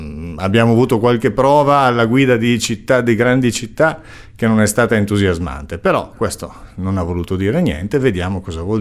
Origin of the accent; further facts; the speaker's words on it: Casale Monferrato, Piedmont, Italy; io vengo da Casale Monferrato dove per esempio siamo attorno al 18%